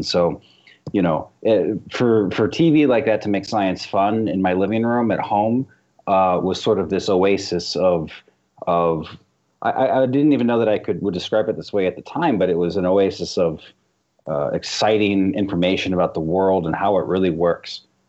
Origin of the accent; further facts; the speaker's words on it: Dallas, Texas, United States; You know, I grew up in Dallas, Texas